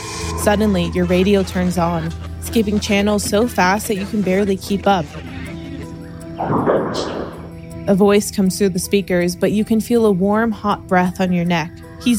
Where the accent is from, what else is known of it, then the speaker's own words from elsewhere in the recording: New York, United States; Yeah, I can't do a Staten Island accent, even though I'm from New York.